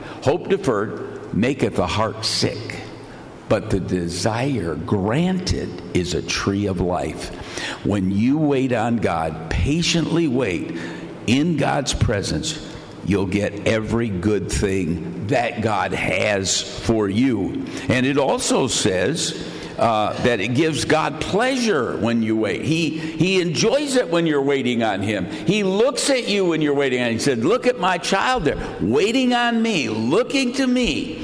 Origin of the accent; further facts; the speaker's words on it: Grand Rapids, Michigan, United States; born there; now in Pennsylvania, United States; I came from Michigan. I'm pastoring in Pennsylvania.